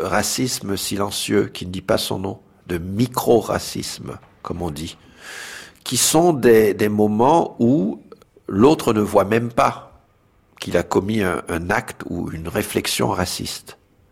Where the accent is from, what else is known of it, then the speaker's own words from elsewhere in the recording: Brooklyn, New York, United States; À Brooklyn, je suis entouré de Noirs.